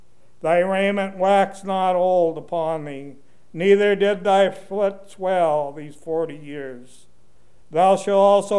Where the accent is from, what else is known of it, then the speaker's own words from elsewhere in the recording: Tri-Cities, Washington, United States; I come from the Tri-Cities, and we grow enough stuff there to feed a big portion of the world.